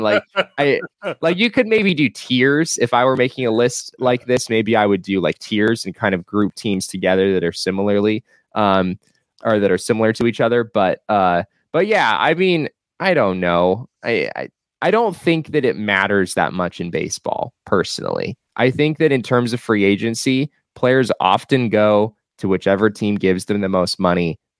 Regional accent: Phoenix, Arizona, United States; Back in my day, when I grew up in Phoenix, all of, you know, 5 or 6 years ago, groceries were substantially cheaper back then.

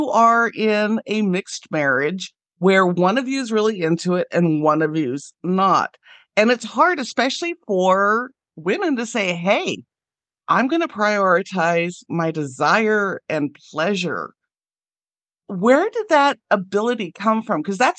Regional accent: Idaho, United States; I grew up in Idaho on a potato farm. Like that, you just really piqued my interest as this like old potato farm kid.

